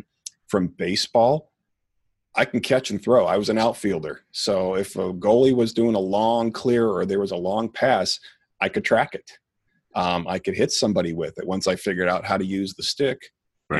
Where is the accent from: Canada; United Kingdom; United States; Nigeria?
United States; Chicago, Illinois; Well, I grew up in Chicago. Originally, it was in the city.